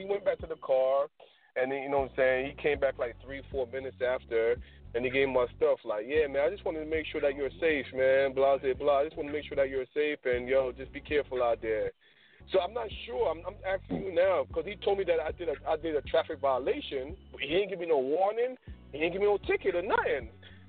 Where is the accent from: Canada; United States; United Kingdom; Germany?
United States; Pennsylvania; He's in Jersey, so, you know, I'm from Pennsylvania, so I went to him.